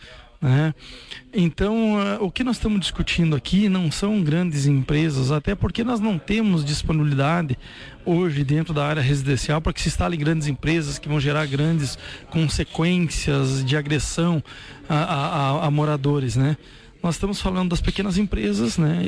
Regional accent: Carazinho, Rio Grande do Sul, Brazil; moved away; eu sou oriundo de Carazinho, cheguei aqui nos anos 80

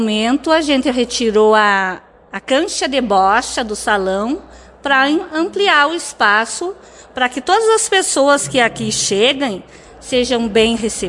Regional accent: Santa Terezinha, Brazil; eu sou da comunidade de Santa Terezinha, né? Eu nasci e me criei em Santa Terezinha e há 16 anos eu resido no Pontão da Boa União.

